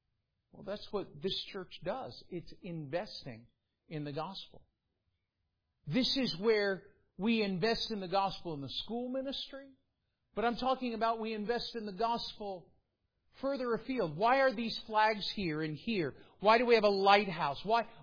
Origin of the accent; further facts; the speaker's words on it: Florida, United States; I grew up in South Florida, so I can say this with absolute intention.